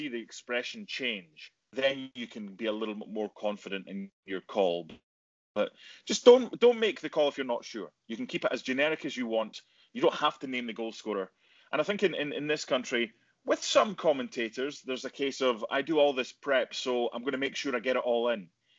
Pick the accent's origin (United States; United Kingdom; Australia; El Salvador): United Kingdom; Paul Gascoigne, just being British, was someone that you always want your countrymen and countrywomen to do well when they go overseas, or I do.